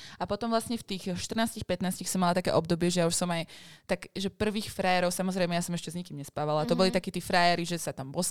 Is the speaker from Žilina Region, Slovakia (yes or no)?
yes; Žilina, Žilina Region, Slovakia; ja som zo Žiliny, tam sa to tak radilo, že tam chodili tí dobrí žiaci.